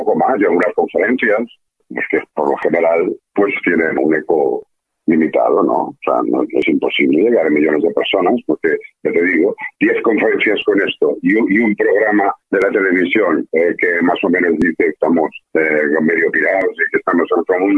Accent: Barcelona, Catalonia, Spain

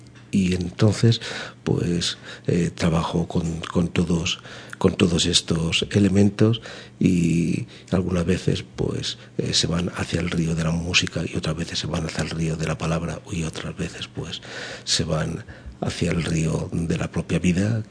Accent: Leganés, Community of Madrid, Spain; Leganés para mí es mi pequeño país y escribir un himno al club de mi pueblo, un club que por otra parte ha significado muchísimo en mi vida y en mis experiencias. Yo jugué en los juveniles del Leganés

